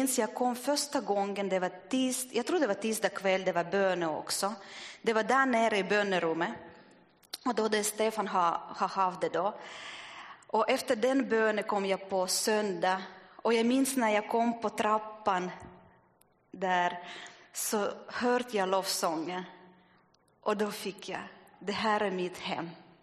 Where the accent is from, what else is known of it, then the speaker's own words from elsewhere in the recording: Murmansk, Murmansk Oblast, Russia; Swedish is a second language; moved away as an adult; also born or lived in Finland; Jag är ursprunglig från Ryssland, så svenska är inte min modersmål, så om det kommer någon fel eller misstag så hoppas jag ni ger förlåtelse för det. Och jag föddes i Murmansk